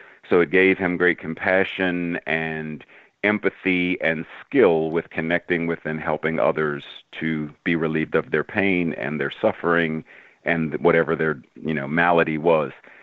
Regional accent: Pittsburgh, Pennsylvania, United States; I grew up in Pittsburgh, so Mr. Rogers' Neighborhood, which was filmed in Pittsburgh, you know, I ran into Fred Rogers at least 2 or 3 times

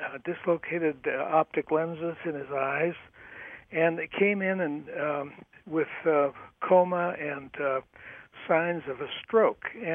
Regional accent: Colorado, United States; also born or lived in Nebraska; My grandparents and parents were pioneers in South Dakota and Wyoming. But I was born in Nebraska and grew up in Colorado.

